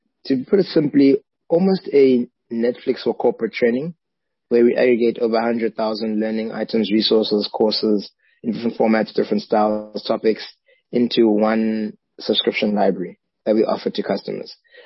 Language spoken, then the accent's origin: English; South Africa; I grew up in South Africa, parents are Ugandan by origin. And I've worked across the continent and around the world.